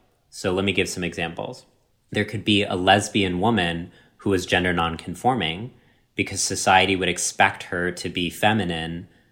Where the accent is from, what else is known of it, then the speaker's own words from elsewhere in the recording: Texas, United States; My entire life growing up in Texas, I was disassociated.